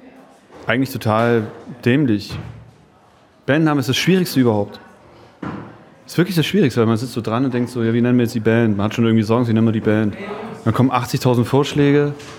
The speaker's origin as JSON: {"language": "German", "region": "East Germany", "country": "Germany", "tie": "born there", "said": "Man muss dazu sagen, ich bin in der DDR geboren."}